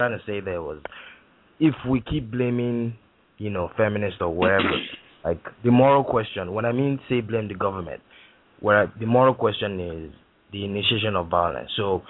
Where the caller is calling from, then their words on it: Canada; I'm actually in Canada, but I'm Nigerian